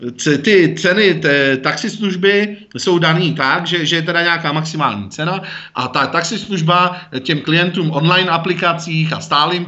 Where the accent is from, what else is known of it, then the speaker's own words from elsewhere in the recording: Prague, Czechia; Já se zase na taxislužbu koukám jako Pražák trošku jinak